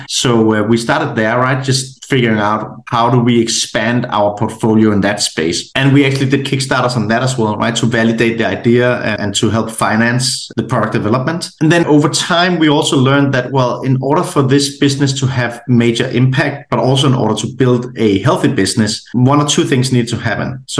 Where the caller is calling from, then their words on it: Copenhagen, Capital Region of Denmark, Denmark; I'm calling in from Copenhagen, Denmark, which is in Scandinavia.